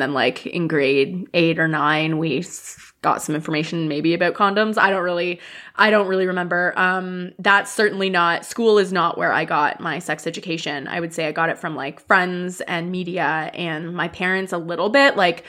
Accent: Canada; I am Canadian. Yeah.

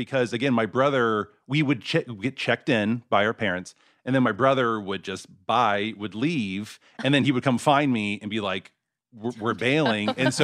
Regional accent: Mesquite, Texas, United States; I grew up in a suburb called Mesquite.

